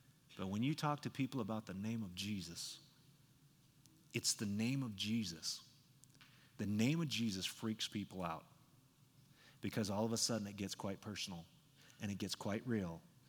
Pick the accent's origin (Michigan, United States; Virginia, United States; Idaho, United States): Idaho, United States; I was down in my hometown and doing my uncle's funeral